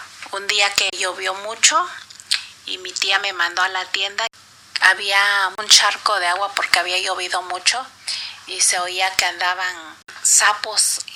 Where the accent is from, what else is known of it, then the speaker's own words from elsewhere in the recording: Oaxaca, Mexico; also born or lived in San José Chinantequilla; Yo nací en 1968 en un pueblo que se llama San José Chinantequilla, en el estado de Oaxaca, México.